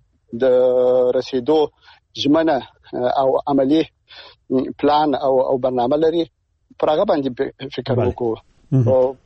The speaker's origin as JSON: {"language": "Pashto", "country": "Afghanistan", "said": "زه د افغانستان د یو وګړي په توګه باندې زه خپله دې ته ډېر امیدوار نه یم"}